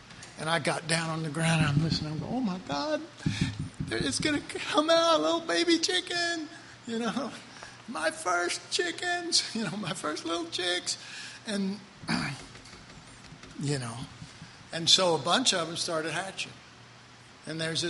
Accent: Dallas, Texas, United States; Well, I'm from Oak Cliff.

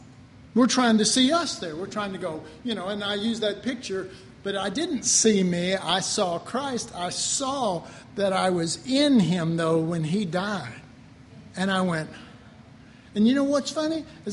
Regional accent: Texas, United States; I'm from Texas, so I reckon I'm dead.

